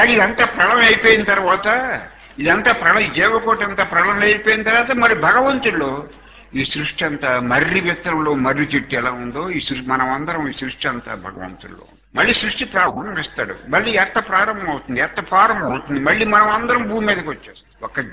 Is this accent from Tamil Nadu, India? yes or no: no; Korikollu, Andhra Pradesh, India; మాది ఈ ఊరు కాదు, మాది కోరికొల్లు.